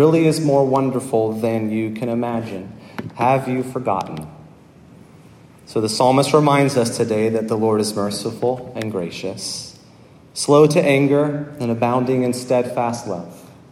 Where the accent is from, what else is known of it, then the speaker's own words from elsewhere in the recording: Florida, United States; was a little boy growing up in Central Florida, my dad was the rector of a mid-sized Episcopal church there.